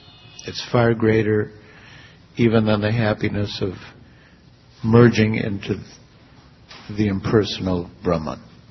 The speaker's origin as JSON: {"language": "English", "town": "Chicago", "region": "Illinois", "country": "United States", "said": "and I was from Chicago, get very cold in the winter."}